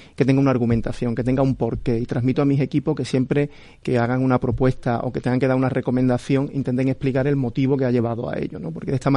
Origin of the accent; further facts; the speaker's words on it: El Puerto de Santa María, Andalusia, Spain; yo soy de Cádiz, del puerto de Santa María.